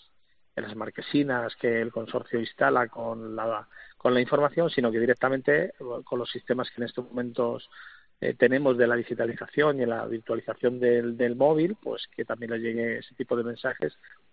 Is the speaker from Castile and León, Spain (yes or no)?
no; Arganda del Rey, Community of Madrid, Spain; Cuando yo soy de Arganda del Rey, para venir a estudiar a Madrid cogí en aquel entonces lo que nosotros llamamos el morcillo